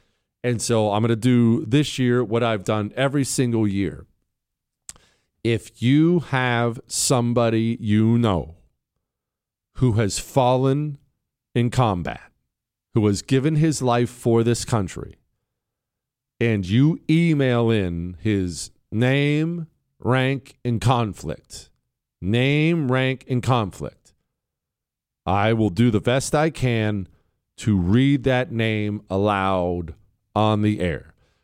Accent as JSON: {"language": "English", "country": "United States", "said": "I'm an American. I should never eat a cold sandwich."}